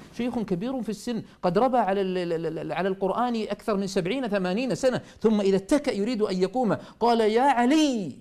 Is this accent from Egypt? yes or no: no; Saudi Arabia; قلت نعم أنا من السعودية.